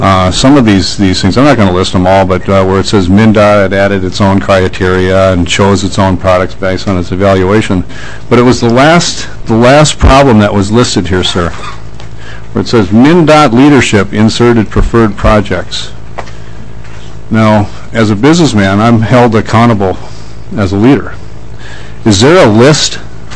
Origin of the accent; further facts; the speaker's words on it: Wadena, Minnesota, United States; I see that my hometown of Wadena is listed on this this exhibit 3-2